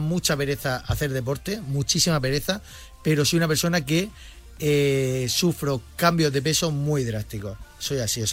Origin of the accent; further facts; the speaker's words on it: Bilbao, Basque Country, Spain; Yo soy de Bilbao, soy del norte